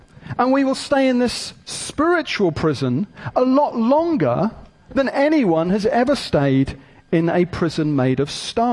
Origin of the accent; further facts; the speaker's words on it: United Kingdom; and I'm British, for goodness sake.